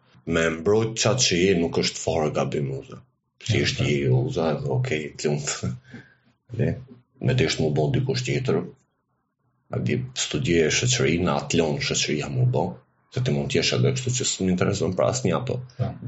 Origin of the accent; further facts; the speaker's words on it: Kukës, Kukës County, Albania; po jo krenar, si është jam krenar, si jam shqiptar, adi, jam krenar, si jam i kukësit, une